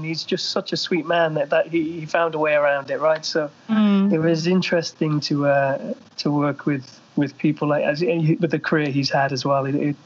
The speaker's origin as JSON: {"language": "English", "region": "England", "country": "United Kingdom", "lives_now": "North America", "said": "But I'm from England, right?"}